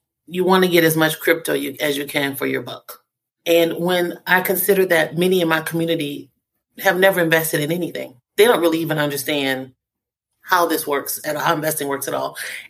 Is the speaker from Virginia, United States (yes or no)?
no; New Orleans, Louisiana, United States; I'm from New Orleans. So my whole life, when the weatherman said a hurricane is coming, guess what we did? We hightailed it out of there.